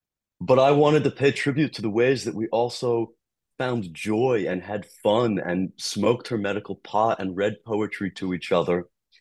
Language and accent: English; Goshen, New York, United States; I would go to her home where I grew up near Goshen, Hudson Valley.